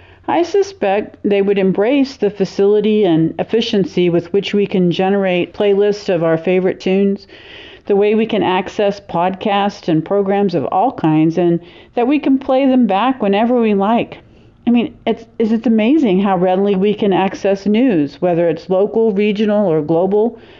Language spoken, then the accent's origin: English; Dodge City, Kansas, United States; from Dodge City, Kansas, here to ruminate on the wonderful novel Stormy Weather by Paulette Giles.